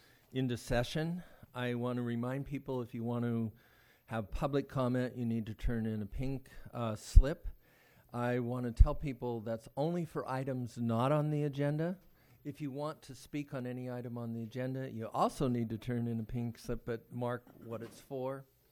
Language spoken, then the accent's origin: English; McKinleyville, California, United States; I'm from McKinleyville, California.